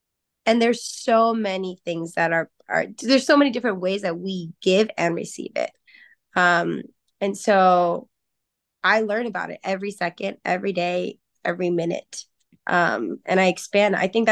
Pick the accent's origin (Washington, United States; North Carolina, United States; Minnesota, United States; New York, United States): New York, United States; I am a New Yorker, grew up and raised in New York